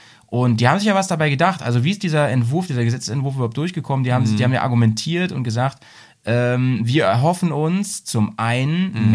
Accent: Lower Saxony, Germany; Also da, wo ich herkomme, so Großraum Hannover, da ist es echt so, da fährt irgendwie fünfmal am Tag im Bus und so, ne?

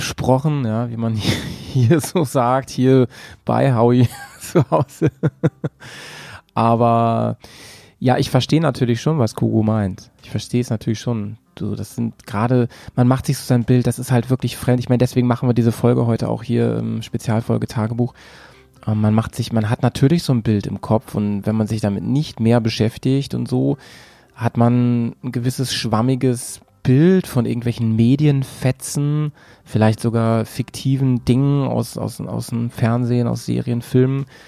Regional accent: Northern Germany, Germany; ich kann vor allem natürlich immer nur so über Norden, hier über meine Heimat sprechen

